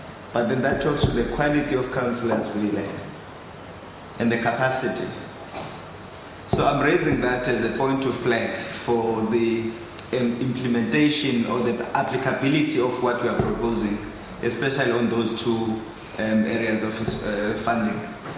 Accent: Tholo, Eastern Cape, South Africa; born there; I was born in Tholo in Eastern Cape.

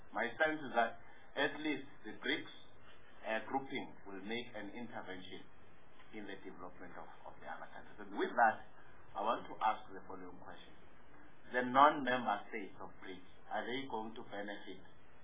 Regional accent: Mpumalanga, South Africa; I come from Pumalanga. That road from Carolina to Machalada, that's the farm where I grew up.

